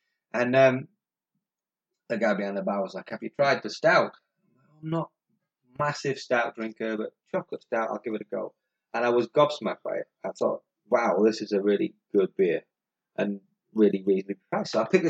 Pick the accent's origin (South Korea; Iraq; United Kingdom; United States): United Kingdom; Yorkshire and the Humber; accent: Yorkshire; Now, some of you might have guessed from the accent, although I've lost a lot of the accent, that I'm a Yorkshireman.